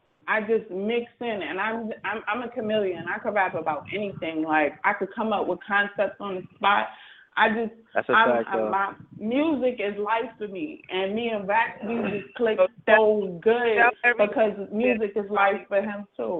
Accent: Brooklyn, New York, United States; now in North Carolina, United States; I live in North Carolina, but I'm from Brooklyn.

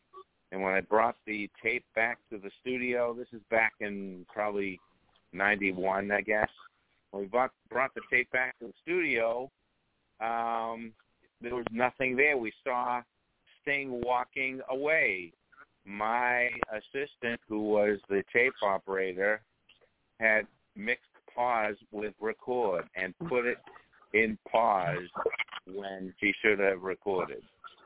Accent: Revere, Massachusetts, United States; whose school was right next to my hometown of Revere, Massachusetts.

